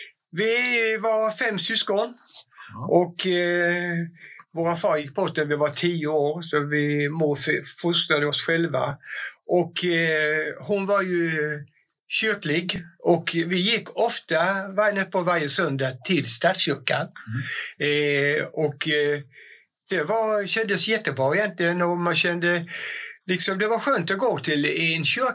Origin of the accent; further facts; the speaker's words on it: Bredöj, Jönköping County, Sweden; now in Värnamo, Sweden; jag är ju uppväxt i Bredöj och bott nästan på det mesta utav mitt liv egentligen.